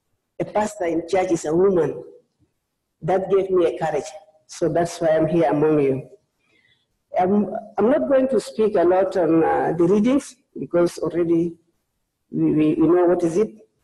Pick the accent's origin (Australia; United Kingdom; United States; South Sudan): South Sudan; I come from South Sudan.